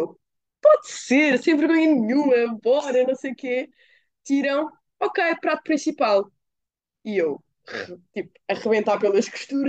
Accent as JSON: {"language": "Portuguese", "country": "Portugal", "moved": "as an adult", "said": "eu venho de Portugal, em que eu tenho uma liberdade imensa e tudo, mas cheguei lá a saber, ok, eu continuo a ter 18 anos, continuo a estar a viver fora"}